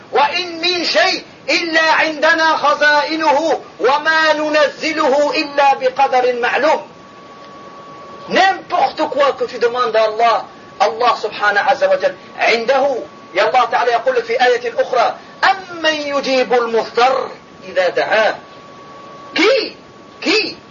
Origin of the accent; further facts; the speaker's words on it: Marseille, Provence-Alpes-Côte d'Azur, France; je suis marseillais en tout cas hein